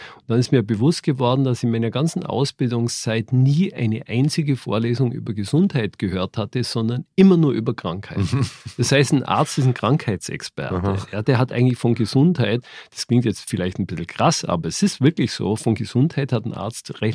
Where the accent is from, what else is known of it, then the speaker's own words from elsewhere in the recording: Augsburg, Bavaria, Germany; Ich bin geboren in Augsburg. Mhm. Und habe halt mein Abitur da auch gemacht. Dann habe ich Medizin studiert in Ulm und in Würzburg.